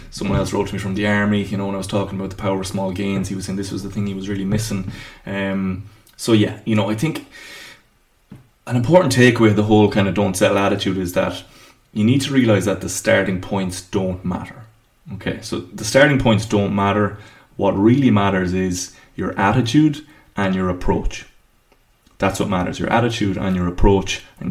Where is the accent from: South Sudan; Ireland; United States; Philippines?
Ireland; I'm from Ireland